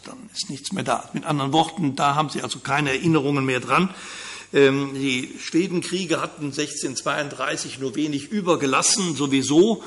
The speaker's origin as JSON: {"language": "German", "town": "Bonn", "region": "North Rhine-Westphalia", "country": "Germany", "tie": "born there", "said": "ich bin in Bonn geboren, in Köln geweiht unter von Kardinal Höfner, 69."}